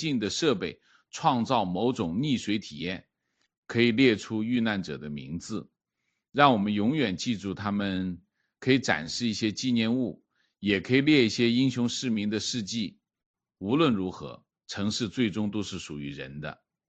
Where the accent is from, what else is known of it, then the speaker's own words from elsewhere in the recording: Henan, China; moved away as an adult; 作为一个河南人，我对此感到遗憾。郑州是一个很大的城市